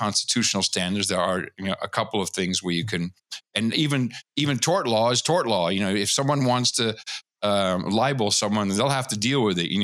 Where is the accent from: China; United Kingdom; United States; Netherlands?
Netherlands; Amsterdam, North Holland; especially growing up in Amsterdam